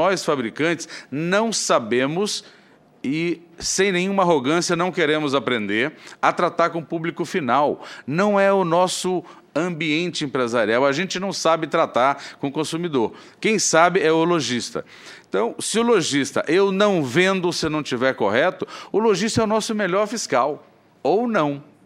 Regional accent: Goiás, Brazil; ser entregue no interior de Goiás, ali na minha terra

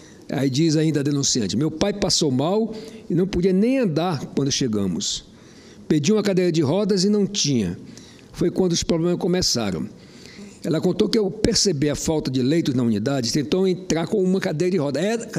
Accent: Roraima, Brazil; Me formei em Belém, sou natural do estado de Roraima, voltei para lá por uma questão sentimental.

